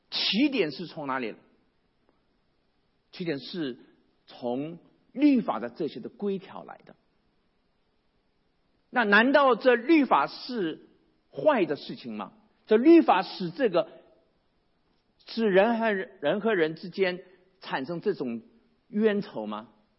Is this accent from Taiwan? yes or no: no; China; 那我们中国人在历史里面，我们中国人的茄子